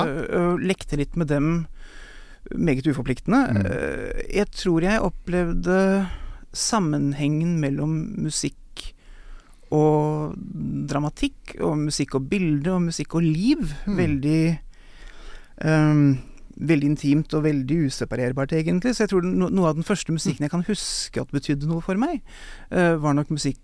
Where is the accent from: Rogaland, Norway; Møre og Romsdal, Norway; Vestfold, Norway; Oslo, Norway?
Oslo, Norway; born or raised there